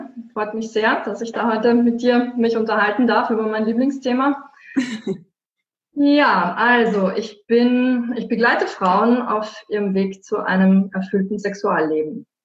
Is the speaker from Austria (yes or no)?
yes; Vienna, Austria; Ich bin aus Wien